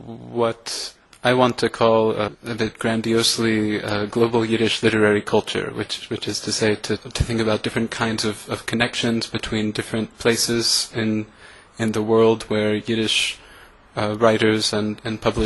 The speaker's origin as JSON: {"language": "English", "region": "Ohio", "country": "United States", "tie": "born or raised there", "said": "I grew up in Southwest Ohio, in the United States, in a pretty secular household with one Jewish parent, one Christian parent."}